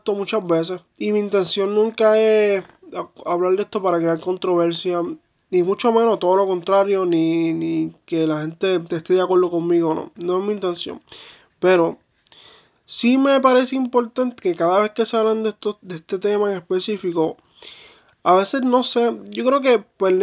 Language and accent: Spanish; Puerto Rico; conservar los valores que nos representan como puertorriqueños en la sociedad